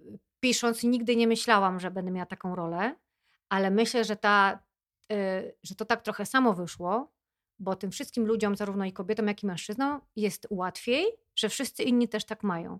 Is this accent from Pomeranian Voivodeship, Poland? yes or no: yes; Gdańsk, Pomeranian Voivodeship, Poland; Jestem z Gdańska